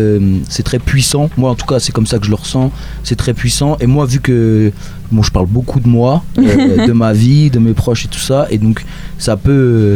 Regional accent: Caen, Normandy, France; on fait du rap, on vient de Caen. Moi, j'ai 24 ans

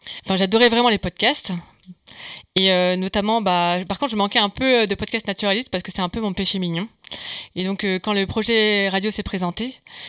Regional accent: Brittany, France; parce qu'à la base, je suis bretonne, moi.

